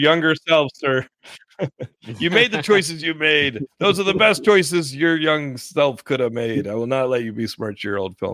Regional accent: Austin, Texas, United States; Growing up in Austin, it was all the Church of Linklater and Rodriguez. Like in Austin, that's all I cared about.

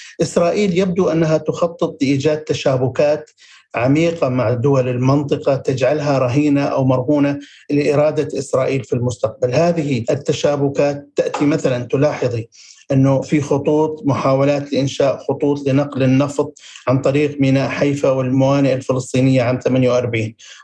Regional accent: Jordan; ونحن كأردنيين حقيقة لا نرضى بهذا الشيء.

